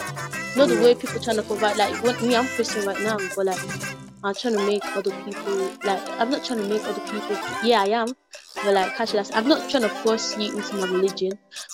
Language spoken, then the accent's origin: English; Nigeria; let's use Nigeria, my home country.